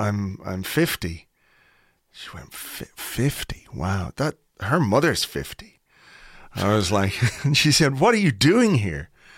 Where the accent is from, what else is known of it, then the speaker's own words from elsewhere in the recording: Dublin, Leinster, Ireland; And I said, "No, I'm from Kimmage, just up the road here."